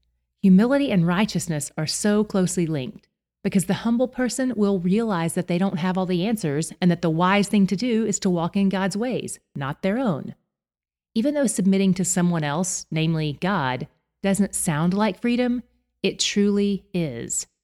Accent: the South, United States; And I grew up in the South where they say it this way, You can't pour it out without getting a little on you.

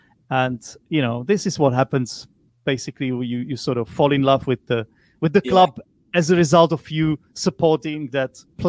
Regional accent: Czechia; also born or lived in United Kingdom; because I'm from the Czech Republic.

